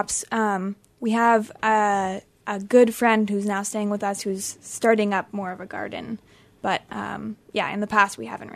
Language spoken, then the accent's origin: English; Davidsonville, Maryland, United States; So I come from Davidsonville, Maryland, which is outside of Annapolis, Maryland.